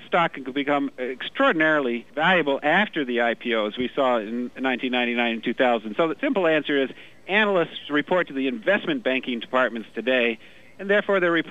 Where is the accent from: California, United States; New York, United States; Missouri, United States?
California, United States; Los Angeles; You know, I'm from Los Angeles, and I kind of thought, well, I can barely understand Wall Street.